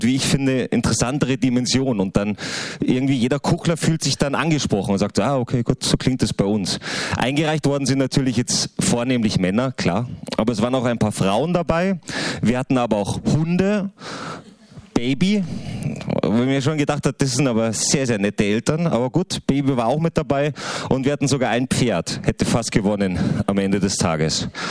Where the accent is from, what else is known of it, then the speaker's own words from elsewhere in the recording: Salzburg, Austria; So, also jetzt müsste ich natürlich als Salzburger sagen, Österreich gegen Holland.